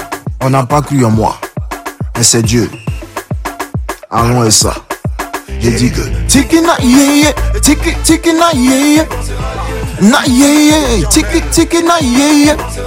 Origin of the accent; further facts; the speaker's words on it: Côte d’Ivoire; signifie douceur, facilité, voilà, tout ce qui est positif. Mais je suis ivoirien